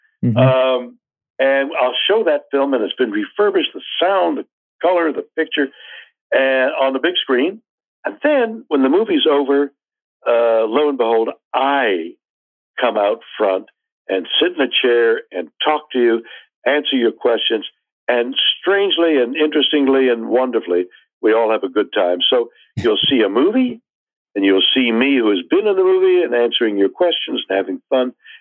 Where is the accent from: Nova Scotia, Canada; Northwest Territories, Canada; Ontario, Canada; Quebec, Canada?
Quebec, Canada; Montreal; I come from Montreal